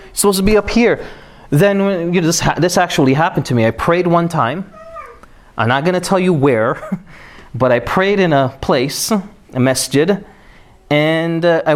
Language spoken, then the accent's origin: English; Toronto, Ontario, Canada; So for whatever it's worth, I'm from Toronto